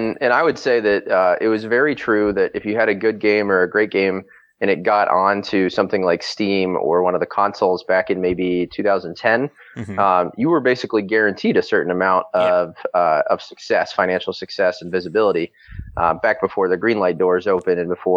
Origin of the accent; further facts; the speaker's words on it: West Virginia, United States; now in Los Angeles, United States; So I'm originally from West Virginia. I live in Los Angeles now.